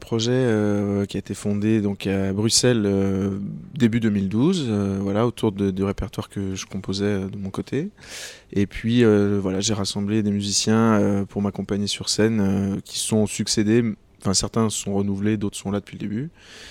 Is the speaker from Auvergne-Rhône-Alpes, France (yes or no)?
yes; Lyon, Auvergne-Rhône-Alpes, France; C'est vrai que souvent en France, par exemple, la ville dans laquelle j'ai grandi, à Lyon, il y avait une scène très vivante sur un style en particulier